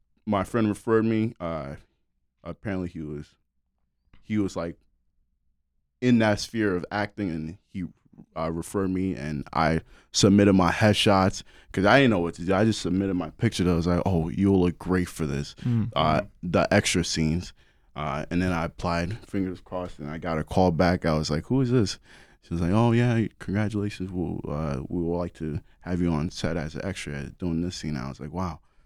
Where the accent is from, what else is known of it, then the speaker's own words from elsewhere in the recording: Fargo, North Dakota, United States; now in Cleveland, United States; Well, I moved from North Dakota... Fargo, North Dakota, to Cleveland, Ohio, 2019, after I graduated.